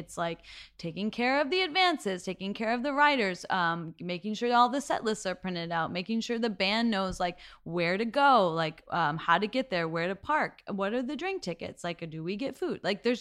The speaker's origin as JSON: {"language": "English", "town": "Seattle", "region": "Washington", "country": "United States", "said": "We're all from Seattle, so I don't know."}